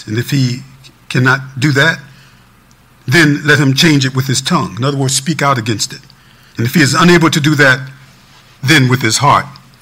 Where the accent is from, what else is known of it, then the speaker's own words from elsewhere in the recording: Chester, Pennsylvania, United States; I'm from Chester, Pennsylvania, and we had a reunion for our project.